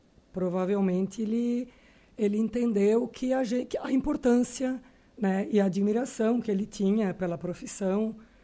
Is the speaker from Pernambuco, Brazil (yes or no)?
no; Orleans, Santa Catarina, Brazil; Então, eu terminei a minha infância em Orleans e praticamente ali eu fui criada por ela